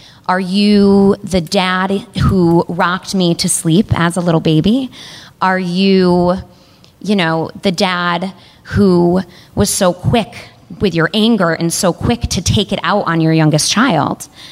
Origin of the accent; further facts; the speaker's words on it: Lee, Massachusetts, United States; And I was talking to her in the driveway of the home that we grew up in Lee, Massachusetts, and we'd just gotten done shopping at the Prime Outlets.